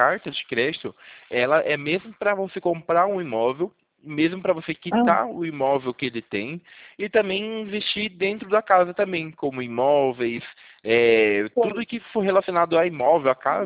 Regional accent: São Paulo, Brazil; E eu fico no interior de São Paulo, na região de Campinas.

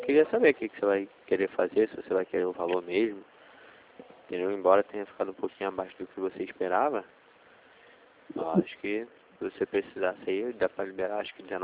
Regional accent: Rio de Janeiro, Brazil; Mas eu sou da Baixada

